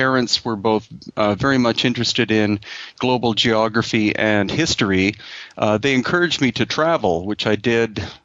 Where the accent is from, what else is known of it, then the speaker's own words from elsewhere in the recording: British Columbia, Canada; also born or lived in Minnesota; Basically, I grew up on the west coast of Canada, though I was born in Minnesota.